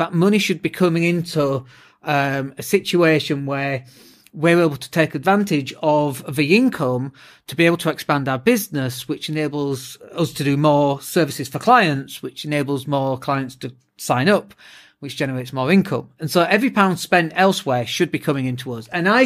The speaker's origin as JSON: {"language": "English", "region": "Yorkshire and the Humber", "country": "United Kingdom", "said": "I realise I'm from Yorkshire and I'm far too tight for that."}